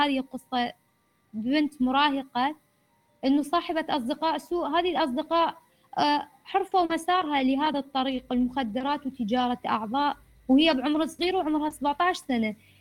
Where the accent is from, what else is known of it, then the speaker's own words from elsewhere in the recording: Iraq; يعني من المجتمع العرفي اللي عندنا بالعراق كثير أني أكتب روايات واقعية